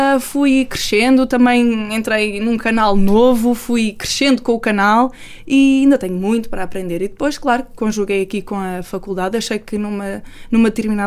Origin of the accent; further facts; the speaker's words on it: Cabrela, Alentejo, Portugal; also born or lived in Barreiro; Depois fui para uma terrinha, uma terriola chamada Cabrela, perto da Terrugem, mais precisamente as pessoas já vão conhecer melhor. Depois estive lá até aos 12, 13 anos, até que fui para o Algarve, Albufeira, e vivi lá até aos meus 21.